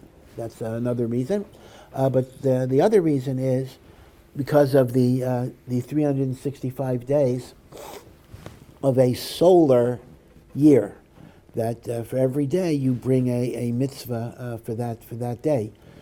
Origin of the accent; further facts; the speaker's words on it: Maryland, United States; also born or lived in Washington, D.C.; You know, I come from the Maryland, Washington, D.C. area